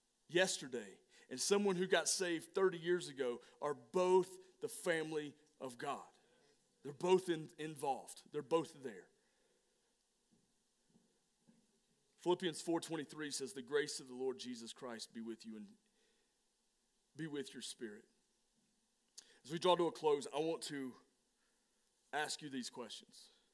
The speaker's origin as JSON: {"language": "English", "region": "Alabama", "country": "United States", "said": "I'm from Alabama, can you tell?"}